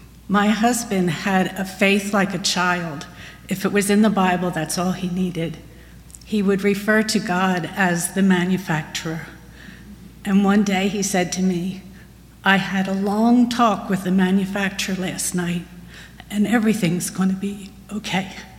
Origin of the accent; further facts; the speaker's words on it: Philadelphia, Pennsylvania, United States; I'm from Philadelphia, where I was a member of the Memorial Presbyterian Church of Fox Chase.